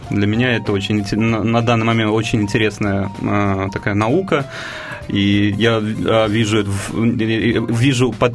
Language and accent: Russian; Tashkent, Uzbekistan; now in Moscow, Russia; Да, я сам родом из Узбекистана, из города хлебного, так называемого, Ташкента.